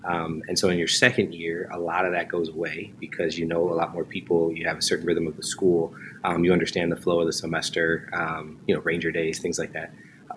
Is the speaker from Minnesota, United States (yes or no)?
no; Connecticut, United States; Born and raised in Connecticut, came to school in Dallas at the University of Dallas, just down the road from here.